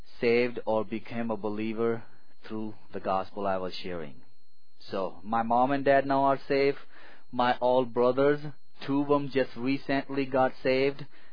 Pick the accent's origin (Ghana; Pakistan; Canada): Pakistan; English is a second language; now in United States; I took oath and denounced my loyalty to Pakistan and announced my you know, loyalty and my devotion to U.S. Constitution